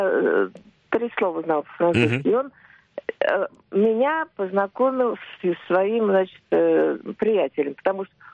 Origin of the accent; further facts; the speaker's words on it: Moscow, Russia; Я просто сказала, что я из Москвы.